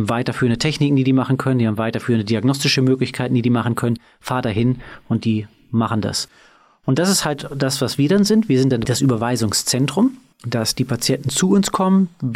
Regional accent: Düsseldorf, North Rhine-Westphalia, Germany; bin ein echter Düsseldorfer Jung, in Düsseldorf geboren, bin jetzt in zweiter Generation Tierarzt in Düsseldorf

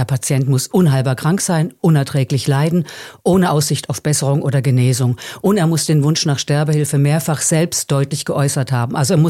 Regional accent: Southern Germany, Germany; now in Netherlands; Ich komme aus Süddeutschland, vom Bodensee, also am anderen Ende vom Rhein, sag ich immer.

